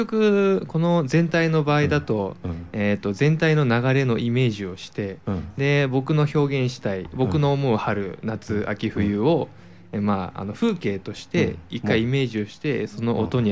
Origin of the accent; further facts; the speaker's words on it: Gero, Gifu, Japan; また岐阜県の下呂市の出身なんですけど